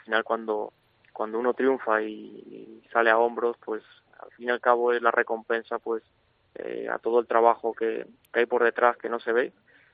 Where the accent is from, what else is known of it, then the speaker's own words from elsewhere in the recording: Las Navas del Marqués, Castile and León, Spain; mis primeros pasos los di como aficionado práctico aquí en mi pueblo, en la Nava del Marqués, en una escuelita que se abrió. Yo tenía 12 años.